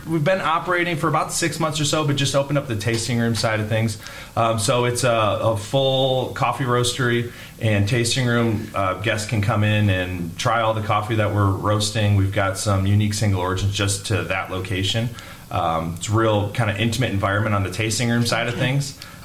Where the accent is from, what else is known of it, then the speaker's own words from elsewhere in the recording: Iowa, United States; moved away as an adult; now in Grand Rapids, United States; So I'm from Iowa originally, moved to Grand Rapids in 2009, shortly after high school.